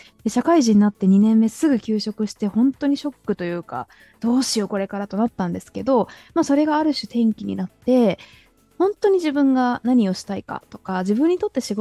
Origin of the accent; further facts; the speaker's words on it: Oita, Japan; also born or lived in Yamagata; 私は、大分県出身です。実は、母がですね、山形出身で、里帰り出産をしたので、生まれ故郷としては山形なんですけれども、もう育って実家があるのが大分なので、大分出身と普段言っております。